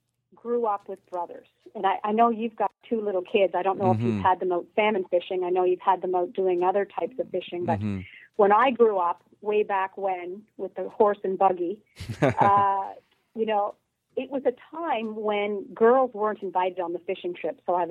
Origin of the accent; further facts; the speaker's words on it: Halifax, Nova Scotia, Canada; accent: East Coast; I am definitely an East Coast girl. You can probably hear from the twang in my voice. I grew up in Halifax